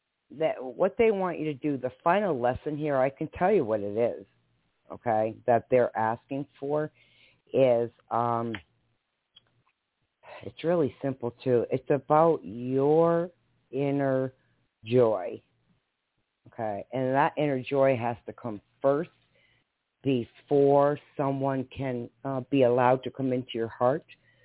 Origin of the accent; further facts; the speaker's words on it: Connecticut, United States; Because I'm from Connecticut. So I went through the same crap you did, you know.